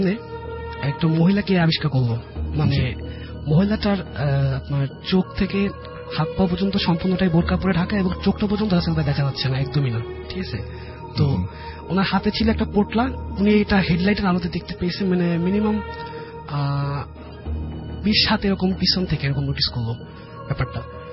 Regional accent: Khulna, Khulna Division, Bangladesh; born or raised there; now in Dhaka, Bangladesh

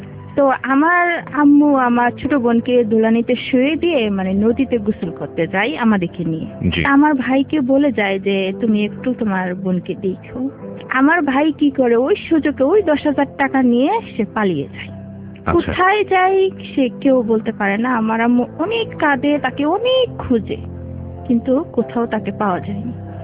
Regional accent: Sunamganj, Sylhet Division, Bangladesh; born there; now in Gazipur, Bangladesh; আমাদের বাড়ি হচ্ছে সিলেট সুনামগঞ্জ থানা, তো ওখানে আমি জন্মগ্রহণ করি।

